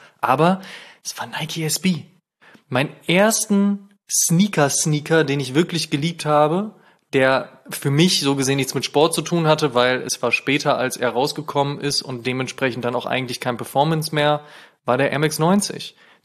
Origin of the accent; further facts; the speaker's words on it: Germany; Und ich bin in Deutschland groß geworden.